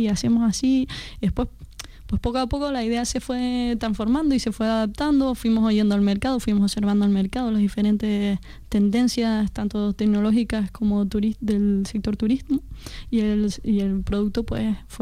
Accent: Canary Islands, Spain; Somos canarios

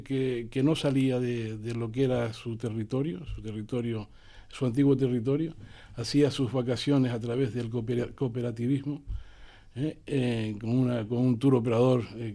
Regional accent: La Orotava, Canary Islands, Spain; Yo soy canario, de la isla de Tenerife, de la Orotava.

